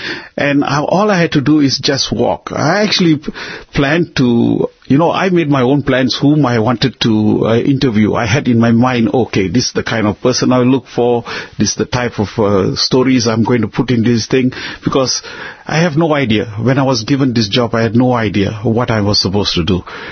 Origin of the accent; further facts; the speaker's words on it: Malaysia; brother, I'm from Malaysia.